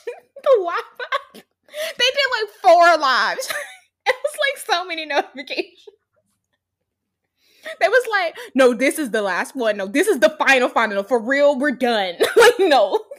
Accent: the South, United States; But we're from the South, and, you know, Black Americans, we don't say Four.

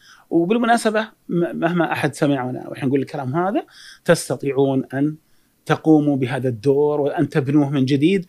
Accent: Al-Ahsa, Eastern Province, Saudi Arabia; الأشياء الجميلة عندنا في الأحساء

